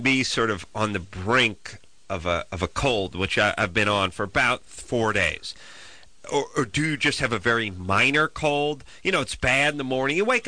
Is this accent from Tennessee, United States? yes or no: no; Michigan, United States; She's calling from Georgia too. I'm from Michigan.